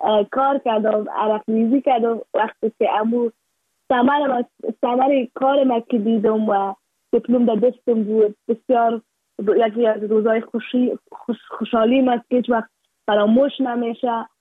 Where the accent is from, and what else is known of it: Afghanistan